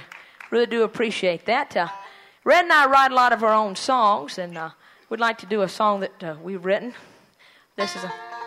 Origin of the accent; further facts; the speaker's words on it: Clarksville, United States; we spent a lot of time going to church when I was growing up in Clarksville, because it's a small town and there wasn't a whole lot to do. And I always attended the Baptist church there.